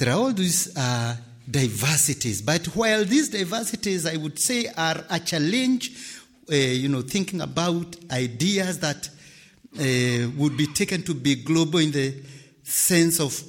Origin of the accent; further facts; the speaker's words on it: Kenya; Now, once again, I come from Kenya. The situation in Kenya is a bit different from what we find in a place like this.